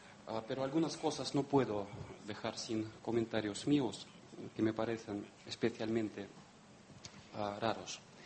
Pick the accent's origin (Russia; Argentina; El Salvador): Russia; represento a la embajada de Rusia. Soy ruso.